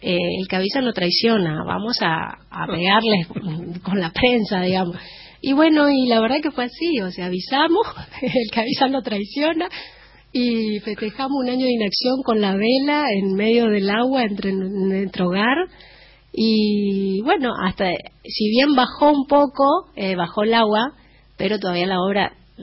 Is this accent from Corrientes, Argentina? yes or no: yes; Corrientes, Argentina; Y yo soy correntino